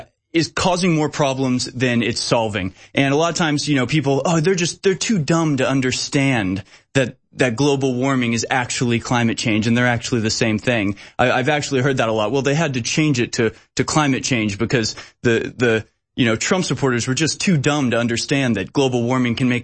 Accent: Texas, United States; I'm from Texas.

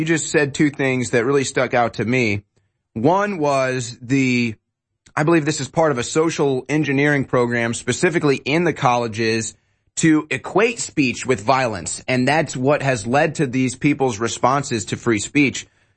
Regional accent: Missouri, United States; Austin Peterson from my home state of Missouri

